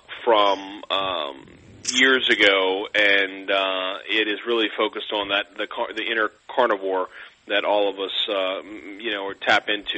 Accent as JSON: {"language": "English", "town": "New Orleans", "region": "Louisiana", "country": "United States", "tie": "born or raised there", "said": "The dessert book was really about growing up in New Orleans and sort of the sweets"}